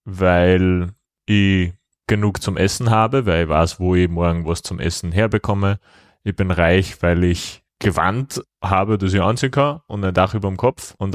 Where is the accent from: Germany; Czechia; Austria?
Austria; Upper Austria; now in Vienna, Austria; aufgewachsen in Oberösterreich, bin 24 Jahre alt, ich studiere Lehramt Mathe Physik an der Hauptuni in Wien und wohne jetzt auch seit 6 Jahren in Wien.